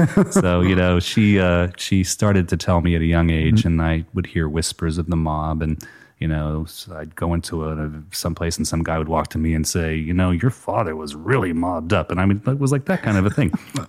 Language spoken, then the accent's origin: English; Atlanta, Georgia, United States; growing up in Atlanta, I really didn't know many of them